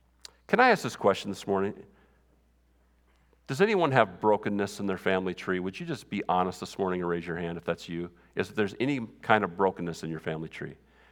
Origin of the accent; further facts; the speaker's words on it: Slayton, Minnesota, United States; I'm from Slayton, Minnesota. I don't know if too much that comes good from Slayton, but anything can happen, right?